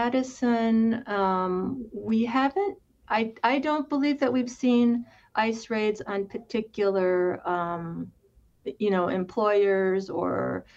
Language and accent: English; Philippines; now in United States; we are a family of immigrants. I am from the Philippines, and we came here as immigrants in the 1960s. And actually, my parents settled in a rural area in Wisconsin.